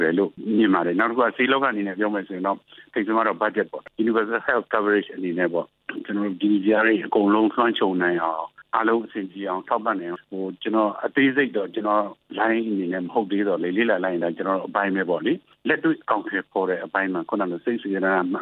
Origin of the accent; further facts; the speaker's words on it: Mandalay, Mandalay Region, Myanmar; ကျွန်တော်မန္တလေးသားပါ